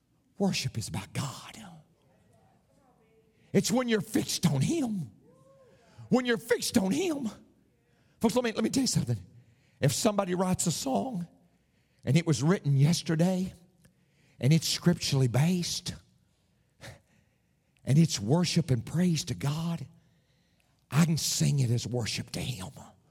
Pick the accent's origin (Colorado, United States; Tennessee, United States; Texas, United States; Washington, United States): Tennessee, United States; moved away as an adult; when I came here 28 years ago, you got to keep in mind, I'm from Tennessee.